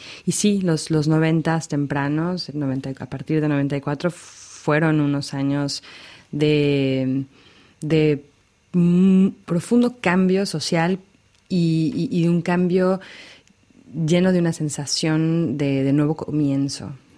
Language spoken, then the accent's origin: Spanish; Mexico; born there; Yo no crecí toda mi infancia en México, pero bueno, nací ahí y crecí con el mito de que la ciudad se podía derrumbar en cualquier momento